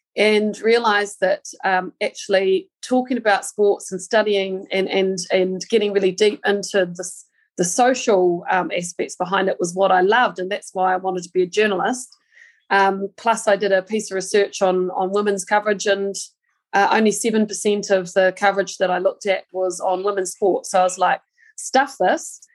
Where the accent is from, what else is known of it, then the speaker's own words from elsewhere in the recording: Christchurch, Canterbury, New Zealand; I grew up in Christchurch